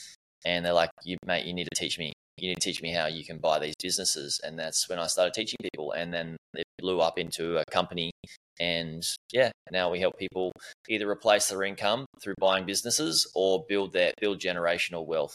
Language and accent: English; Gold Coast, Queensland, Australia; also born or lived in Melbourne; I grew up in Australia on the Gold Coast. My parents used to live in Melbourne and moved when I was about 8 or 9 to the Gold Coast, sunny Gold Coast